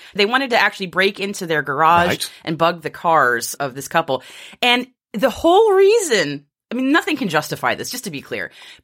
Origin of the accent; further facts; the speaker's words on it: Massachusetts, United States; I have a little local news here from the Spirit of America, a.k.a. Massachusetts, my home state.